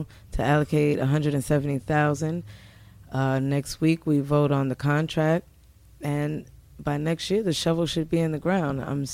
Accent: New York City, New York, United States; now in Hudson, United States; This is a small city, and I'm originally from New York City, but when I moved to the city of Hudson

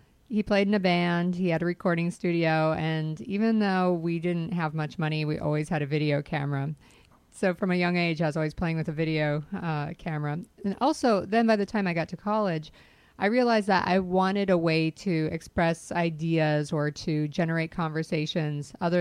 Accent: Wisconsin, United States; moved away as an adult; Well, I was raised in Wisconsin, and I moved out to the East Coast for school.

